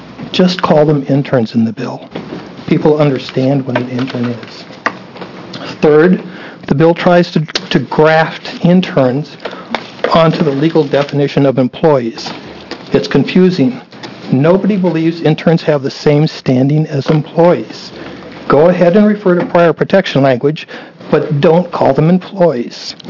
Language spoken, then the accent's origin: English; Portland, Oregon, United States; I'm from Portland.